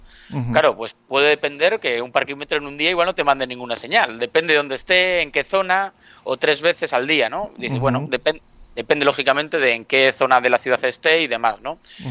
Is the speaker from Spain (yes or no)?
yes; Bilbao, Basque Country, Spain; Yo soy de Bilbao, que está en el norte de España, y es un área, es una ciudad industrial, el Bilbao.